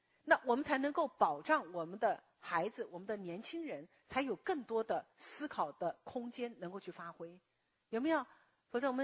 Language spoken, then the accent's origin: Chinese; Taiwan; 我就想到我们台湾还